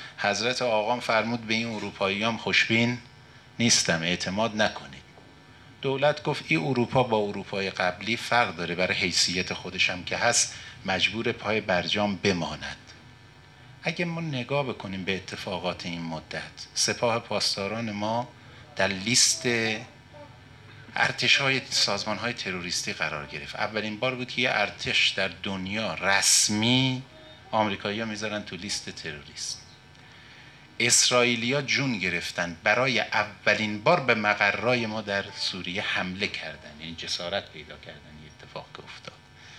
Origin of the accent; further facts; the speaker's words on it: Iran; واقعا به عنوان یک ایرانی وضعیت ما وضعیتی است که غرور ملی ما جریحه دار شده